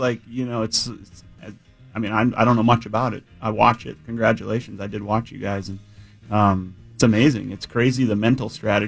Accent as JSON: {"language": "English", "town": "Thief River Falls", "region": "Minnesota", "country": "United States", "tie": "born or raised there", "said": "I grew up in Thief River Falls, Northwest Minnesota. We had curling for gym class, and I enjoyed it."}